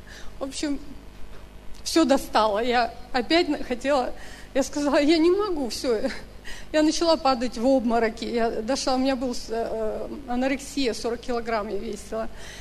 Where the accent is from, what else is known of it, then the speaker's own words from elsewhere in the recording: Siberia, Russia; moved away; я уехала в Москву из Сибири. 7 лет в Москве я прошла